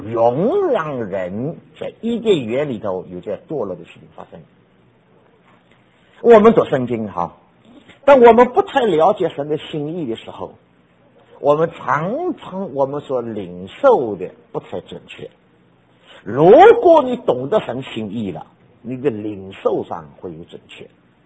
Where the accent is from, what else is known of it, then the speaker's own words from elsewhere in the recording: New York, United States; 我从纽约来